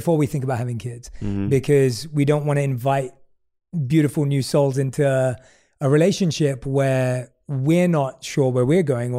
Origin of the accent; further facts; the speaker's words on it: London, United Kingdom; I was born and raised in London